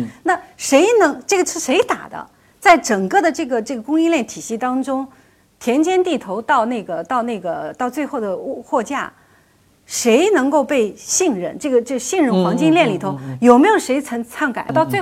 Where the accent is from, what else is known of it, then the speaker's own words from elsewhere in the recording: Zhejiang, China; ，我浙江人啊，喜欢咸鲜味道的啊